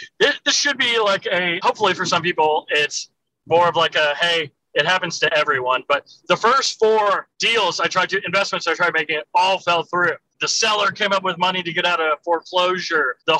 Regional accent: Ohio, United States; also born or lived in Boston; I was born in Ohio, or born in Boston, grew up in Ohio.

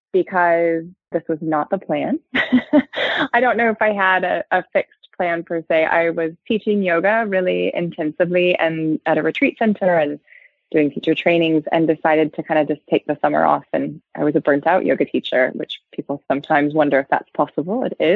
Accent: Pacific Northwest, United States; So I grew up in the Pacific Northwest, reasonably a green sort of a place to grow up and environmentally conscious.

